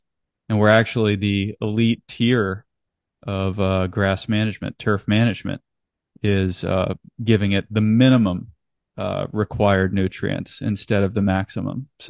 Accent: the Carolinas, United States; I'm from the Carolinas, and so we've seen a lot of Zoysia poke up, you know, in the Southeast U.S.

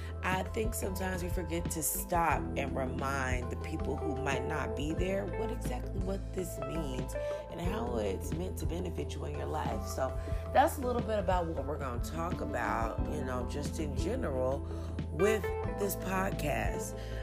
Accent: the South, United States; I am a Southern girl, born and raised, okay, in the South. And being born and raised in the South, it gives you a whole other aspect on life.

